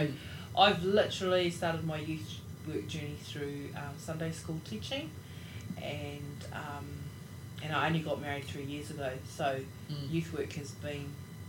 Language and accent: English; Hamilton, Waikato, New Zealand; I'm born and raised in Hamilton. My parents are Cook Islanders, so I'm a Cook Islander